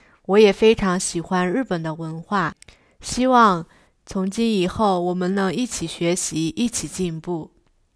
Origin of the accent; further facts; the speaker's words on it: Luoyang, Henan, China; 中国の古い都市、洛陽出身です。今はここに住んでいます。